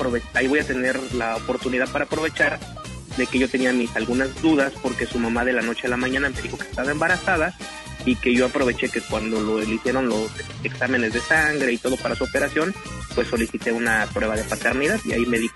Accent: Michoacán, Mexico; now in Tijuana, Mexico; yo soy el que salí corriendo allá de Michoacán y me vine acá para Tijuana.

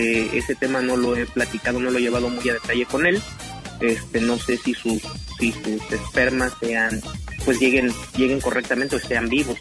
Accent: Michoacán, Mexico; now in Tijuana, Mexico; yo soy el que salí corriendo allá de Michoacán y me vine acá para Tijuana.

